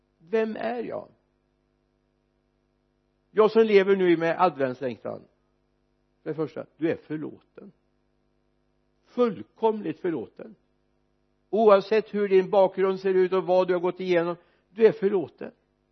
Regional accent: Mariestad, Västra Götaland County, Sweden; born there; Och det är inte hem till Mariestad där jag är född.

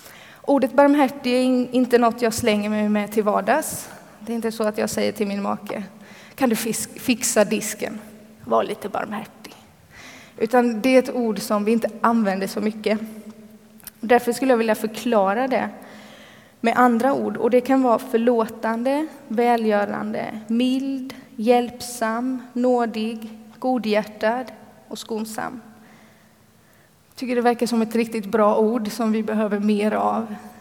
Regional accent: Småland, Sweden; Och jag kommer från Småland och har fortfarande ganska mycket släkt där.

